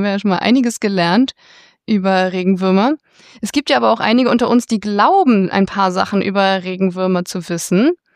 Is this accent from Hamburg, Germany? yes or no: yes; Hamburg, Germany; ich persönlich, ich bin in Hamburg groß geworden.